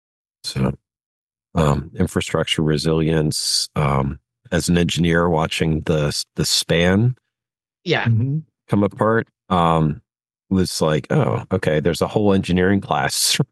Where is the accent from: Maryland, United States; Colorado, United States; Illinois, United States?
Maryland, United States; Baltimore; the structural failure of the Francis Scott Key Bridge in Baltimore, Maryland, which incidentally is my hometown.